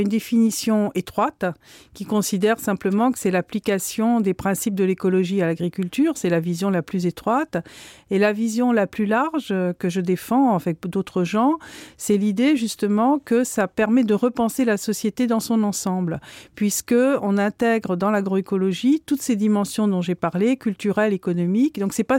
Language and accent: French; France; puisque je suis française